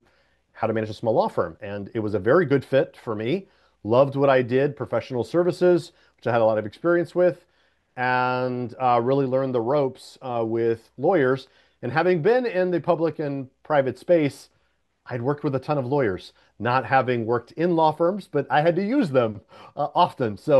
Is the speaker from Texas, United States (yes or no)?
yes; Houston, Texas, United States; because I'm from Houston, Texas